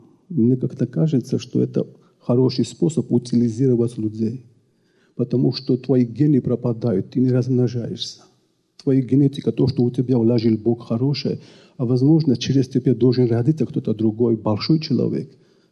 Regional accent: Georgia; Russian is a second language; я из Грузии, я путаю постоянно эти склонения.

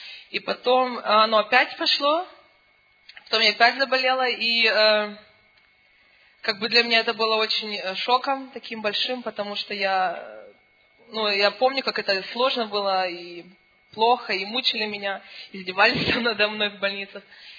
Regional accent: Cologne, North Rhine-Westphalia, Germany; я из Кёльна.

